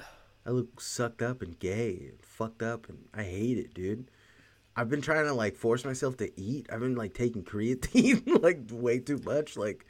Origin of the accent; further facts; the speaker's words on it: Haiti; I'm a true-born American patriot, and like, I'm also from Haiti, and I've seen horrible things